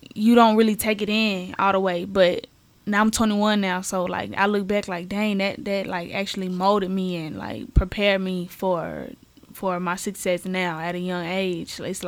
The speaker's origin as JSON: {"language": "English", "town": "Atlanta", "region": "Georgia", "country": "United States", "tie": "born or raised there", "said": "It's like growing up in Atlanta, it seemed obtainable."}